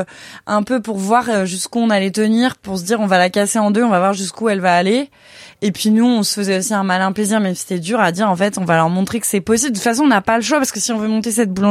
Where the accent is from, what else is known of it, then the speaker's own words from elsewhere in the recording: Lyon, Auvergne-Rhône-Alpes, France; parce que moi je suis lyonnaise à la base